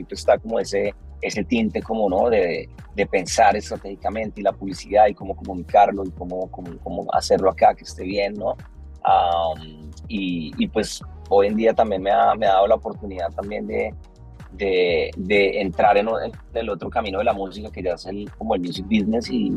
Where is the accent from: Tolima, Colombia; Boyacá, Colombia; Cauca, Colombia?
Boyacá, Colombia; Tunja; pues yo nací en Tunja, y en ese momento ya en el colegio donde yo estudiaba